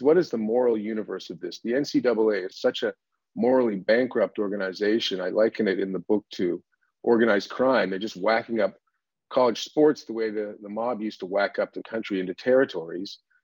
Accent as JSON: {"language": "English", "country": "Canada", "lives_now": "United States", "said": "I'm Canadian, right? So I have what I refer to as ironic closeness. I've lived in America for quite a long time now, but my point of view is fundamentally Canadian."}